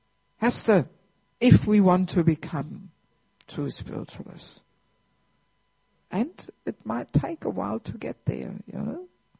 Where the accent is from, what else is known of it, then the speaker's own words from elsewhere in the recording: Germany; English is a second language; when I was a child, I grew up in Germany in a small village there.